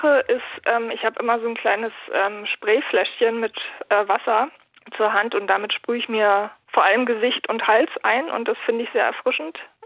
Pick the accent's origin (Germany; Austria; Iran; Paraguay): Germany; Berlin; Also ich bin auch aus Berlin